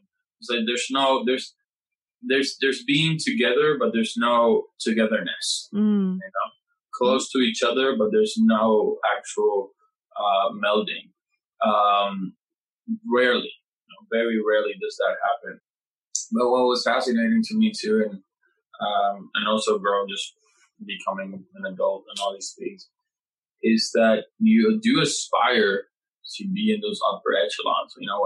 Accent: Puerto Rico; and I come from Puerto Rico

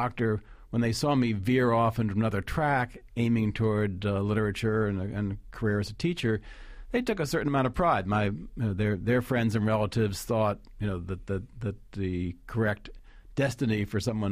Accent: New York, United States; I grew up in Long Island. My father was a general practitioner and Jewish ancestry

